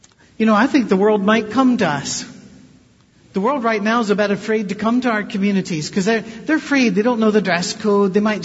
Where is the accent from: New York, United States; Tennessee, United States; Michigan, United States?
Michigan, United States; Detroit; And I almost said, I'm from Detroit.